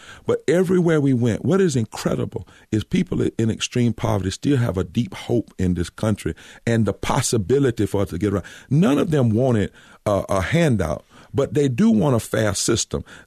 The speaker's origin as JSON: {"language": "English", "region": "North Carolina", "country": "United States", "said": "You know, Frank, I'm from the country. I've told you I'm from Eastern North Carolina."}